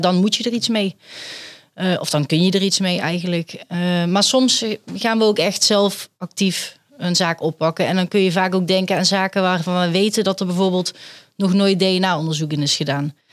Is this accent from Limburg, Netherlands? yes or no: yes; Limburg, Netherlands; now in Rotterdam, Netherlands; Nee, ik kom uit Limburg. Dus ik ben hier via wat omwegen terechtgekomen.